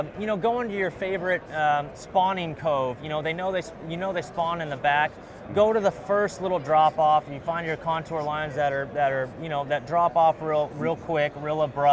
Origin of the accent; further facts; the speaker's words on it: California, United States; I've been to several myself growing up in California